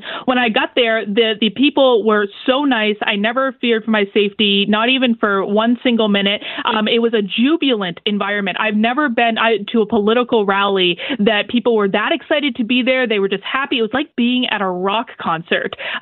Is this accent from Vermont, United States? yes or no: yes; Vermont, United States; I mean, I'm from Vermont. I grew up with Bernie Sanders.